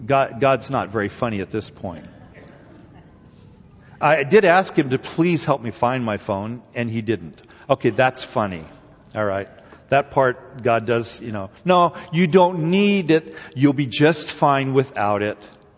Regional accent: Walla Walla, Washington, United States; You know, I'm from Walla Walla, Washington.

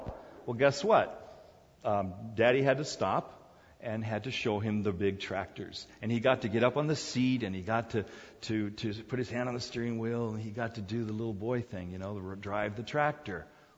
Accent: South Korea; And so I liked Army guys growing up as a kid in Korea.

